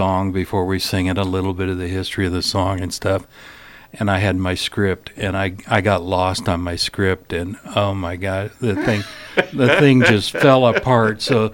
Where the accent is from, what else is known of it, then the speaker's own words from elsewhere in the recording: Iowa, United States; Boy, you know, I'm from Iowa, mm-hmm. native of Iowa